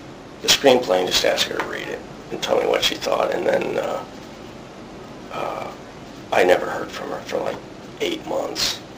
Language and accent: English; Chicago, Illinois, United States; And I got 59 rejections and an acceptance from Steppenwolf.